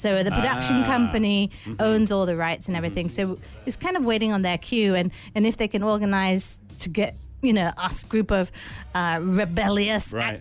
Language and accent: English; England, United Kingdom; also born or lived in Malaysia; my mum is Malaysian. My mum's Malay. My dad's English. I was born in England, but I did grow up some of my childhood in Malaysia.